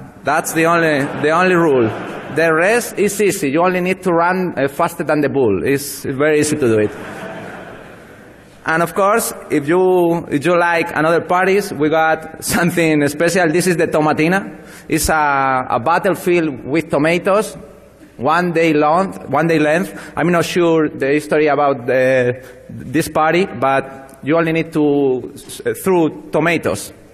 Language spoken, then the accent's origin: English; Spain; I'm from Spain, so it's normal.